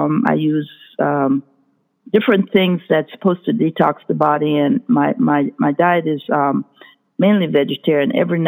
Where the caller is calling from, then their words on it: San Diego, California, United States; I was calling from San Diego.